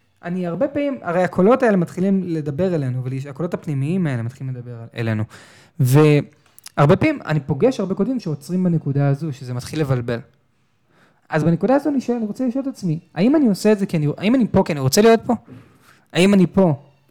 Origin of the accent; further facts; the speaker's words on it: Tel Aviv, Tel Aviv District, Israel; גדלתי בתל אביב